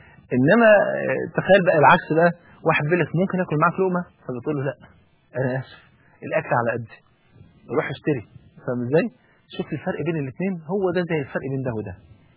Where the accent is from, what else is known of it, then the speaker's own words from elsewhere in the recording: Egypt; يعني المثل البلدي اللي عندنا في مصر